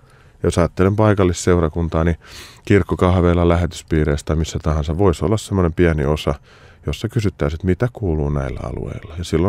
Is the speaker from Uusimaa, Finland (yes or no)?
yes; Korso, Uusimaa, Finland; No mä oon kotoisin Korsosta, missä asun tälläkin hetkellä. Oon tehnyt siis kierroksia ja palannut kotiseudulle